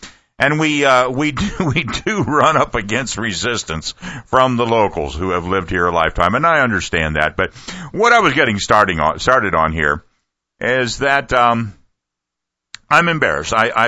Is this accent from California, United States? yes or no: no; Ohio, United States; I spent most of my life in the Buckeye State. I'm from Ohio originally, and I'm one of those damn Yankees that moved to the South and stayed there.